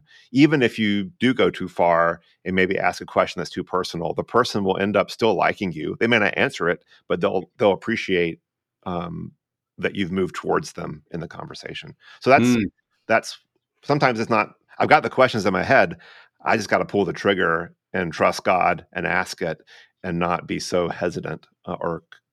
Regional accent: the South, United States; I grew up in the South where, you know, you shouldn't ask anyone any personal questions

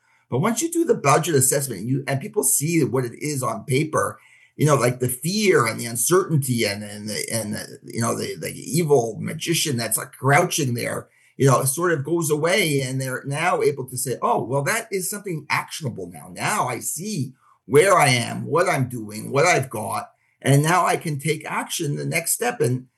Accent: Toronto, Ontario, Canada; now in United States; I came down from Toronto in the early 90s. I grew up in Toronto

